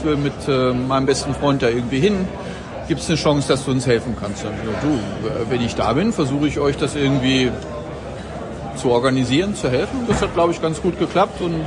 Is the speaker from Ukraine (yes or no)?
no; Celle, Lower Saxony, Germany; born there; now in Bad Oeynhausen, Germany; Gebürtig in Celle in Niedersachsen, also relativ nahe dran, und wohnhaft in Bad Oeynhausen, was schon Nordrhein-Westfalen ist, direkt an der Grenze, aber auch nur eine Stunde von der Bremer Stadtgrenze entfernt